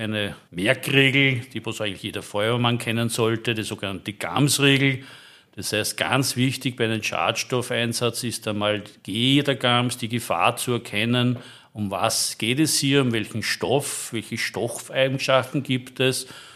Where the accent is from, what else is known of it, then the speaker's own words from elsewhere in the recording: Lower Austria, Austria; Bin ja an und für sich gebürtiger Waldviertler, was viele gar nicht wissen.